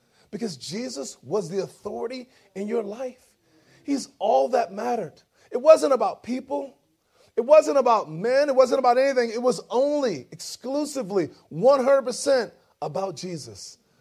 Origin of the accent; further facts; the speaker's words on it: New Orleans, Louisiana, United States; I grew up in New Orleans. I'm a New Orleans Saints fan. I grew up in New Orleans.